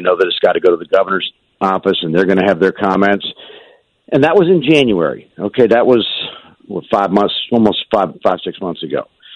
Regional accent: Fairfax, Virginia, United States; I mean, I live right behind you. Fairfax City is my hometown, so right.

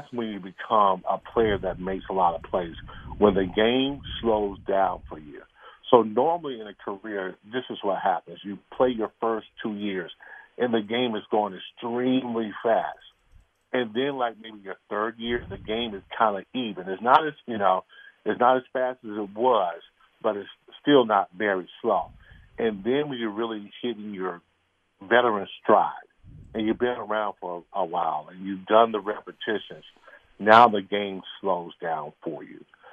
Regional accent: Lamar, South Carolina, United States; Well, you know, I'm from the South. You know, I'm from a little town called Lamar, South Carolina.

